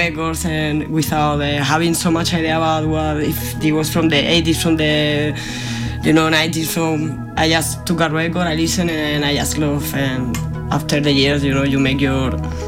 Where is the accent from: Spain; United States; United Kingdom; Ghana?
Spain; Murcia, Region of Murcia; moved away as an adult; now in Berlin, Germany; Yeah, I'm coming from Murcia, from Spain.